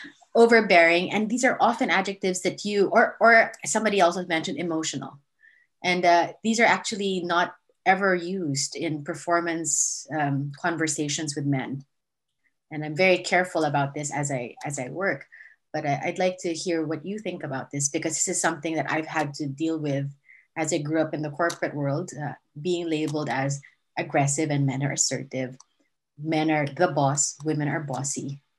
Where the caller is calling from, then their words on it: Switzerland; I'm coming from Switzerland